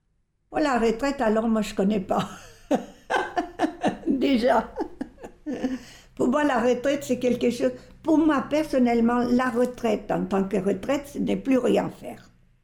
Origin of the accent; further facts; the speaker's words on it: Bolivia; also born or lived in Chile; je suis née au Chili, le 18 juin 1934. J'ai 82 ans. Mais il faut dire que le Chili, je ne connais pas beaucoup parce que à 4 ans, mes parents, ils ont immigré en Bolivie. Donc pour moi, c'est la Bolivie qui est mon pays.